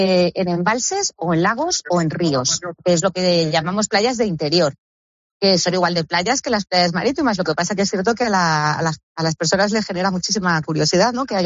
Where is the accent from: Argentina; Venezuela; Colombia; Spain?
Spain; Community of Madrid; yo como madrileña